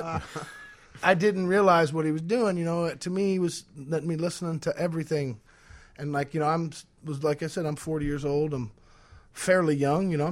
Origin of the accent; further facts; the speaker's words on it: Soddy Daisy, Tennessee, United States; also born or lived in Chattanooga, Tennessee; Yes, sir. I was born in Chattanooga, Tennessee. Raised in Soddy Daisy, Tennessee, which nobody knows where that's at.